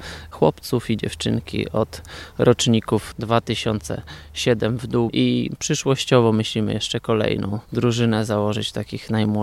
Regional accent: Bochotnica, Lublin Voivodeship, Poland; pochodzę z wioski, z Bochotnicy. Może jakbym mieszkał w mieście, to może by była pasja do innego sportu

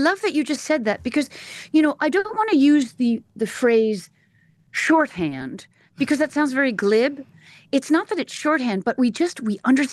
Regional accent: East Coast, United States; and I grew up on the East Coast.

